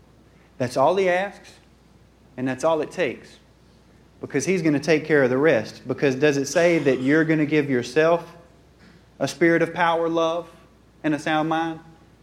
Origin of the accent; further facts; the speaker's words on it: Mississippi, United States; It was bumper to bumper, and I'm like, oh my God, you know, I'm from Mississippi, man.